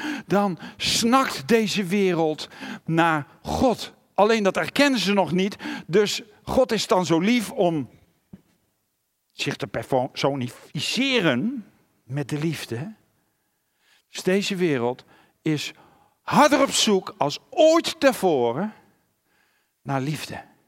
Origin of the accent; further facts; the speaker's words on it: Gelderland, Netherlands; Ik kom van de Veluwe, vind het belangrijk, de leer moet zuiver zijn.